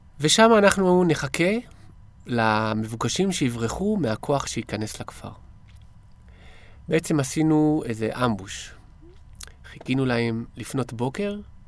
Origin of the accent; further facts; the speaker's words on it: Ofakim, Southern District, Israel; אני זוכר את עצמי כילד חופשי בגבעות של אופקים.